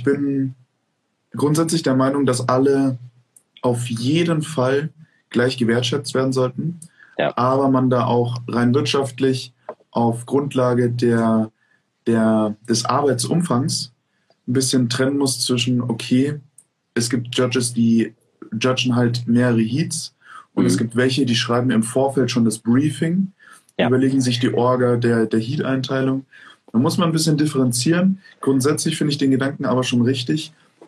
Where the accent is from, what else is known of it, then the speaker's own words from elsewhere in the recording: Germany; Also das muss man wirklich sagen, wir sind als Deutsche sehr on time.